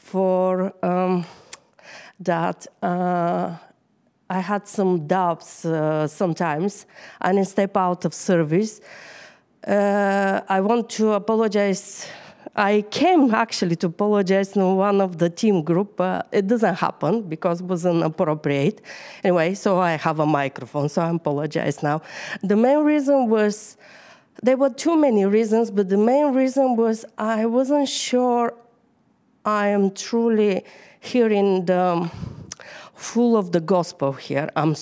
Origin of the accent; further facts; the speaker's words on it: Bulgaria; first language Bulgarian; English is a second language; Everybody knows English is not my first language, so for me first was to write on Bulgarian, then translate it and check for mistakes and something else. I still read in the Bible in Bulgarian.